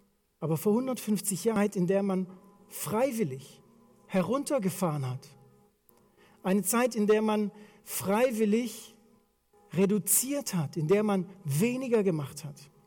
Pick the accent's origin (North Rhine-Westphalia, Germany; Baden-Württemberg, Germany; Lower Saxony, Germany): North Rhine-Westphalia, Germany; Dortmund; Und ich komme aus Dortmund und ich sage das nicht mit Stolz, aber wir haben den größten Weihnachtsbaum.